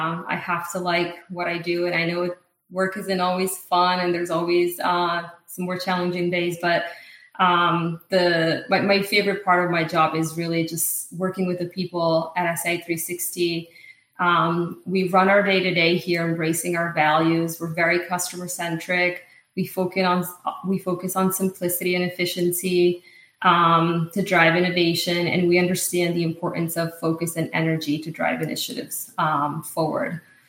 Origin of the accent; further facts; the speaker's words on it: Italy; English is a second language; moved away as an adult; now in United States; So I grew up in Italy. I lived there until I was about 18 years old, and then I moved to the U.S. for university in the Boston area, and really fell in love with life here. So decided to settle down and start a career here.